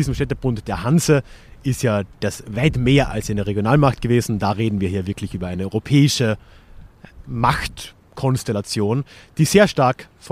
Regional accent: Austria; Ich meine, als Österreicher bin ich das ja doch gewöhnt, ne?

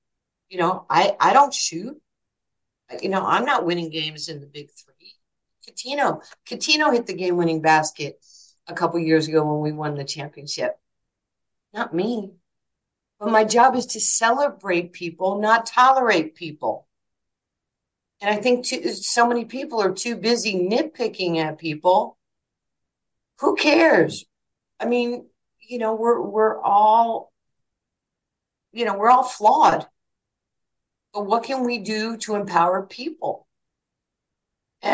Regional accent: Far Rockaway, New York, United States; Then I had friends who I grew up with in Far Rockaway when we were just playing street ball, softball, all those, you know, running bases

